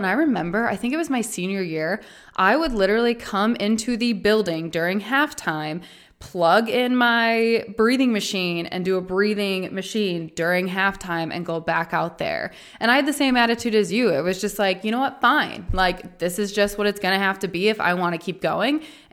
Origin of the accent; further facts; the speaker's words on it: Indianapolis, Indiana, United States; And I'm from Indianapolis and you're from Texas.